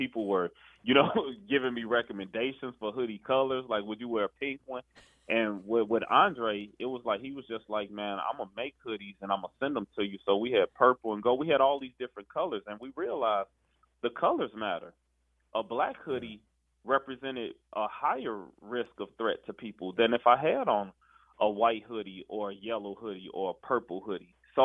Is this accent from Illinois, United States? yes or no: yes; Chicago, Illinois, United States; the level of trauma I experienced growing up in Chicago was extreme